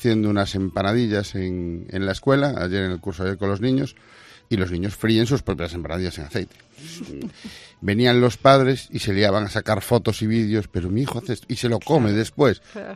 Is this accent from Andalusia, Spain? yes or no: no; A Coruña, Galicia, Spain; now in Fene, Spain; yo vengo de Coruña y me casé aquí en Fene. Y vivíamos aquí